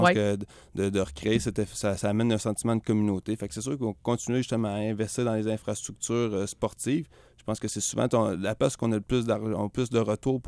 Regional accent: Quebec, Canada; faut qu'on commence à se lever debout en tant que Québécois, puis il faut qu'on commence à parler fort.

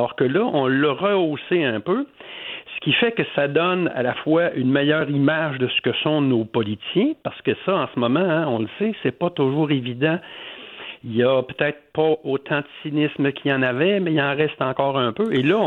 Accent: Trois-Rivières, Quebec, Canada; je suis citoyen de Trois-Rivières, mais aussi du monde

